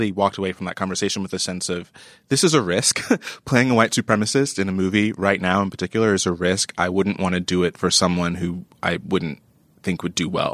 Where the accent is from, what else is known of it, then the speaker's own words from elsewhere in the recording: New York, United States; Yeah, it's notable as a New Yorker